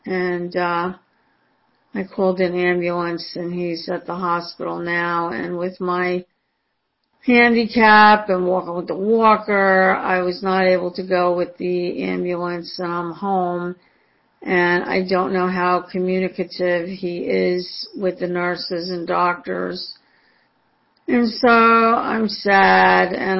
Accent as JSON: {"language": "English", "region": "New Jersey", "country": "United States", "said": "from New Jersey, and I'm going to be a little off topic."}